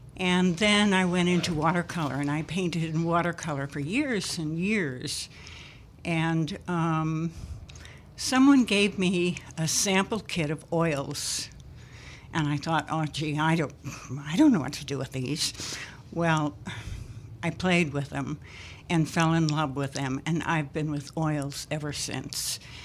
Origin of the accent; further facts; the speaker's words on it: Crown Point, Indiana, United States; I grew up in Crown Point, Indiana.